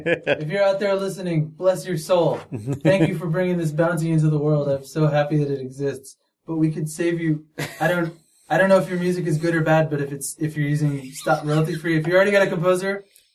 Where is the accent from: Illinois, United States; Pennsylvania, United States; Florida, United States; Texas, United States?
Florida, United States; Is it a coral snake or a king snake? I grew up in Florida.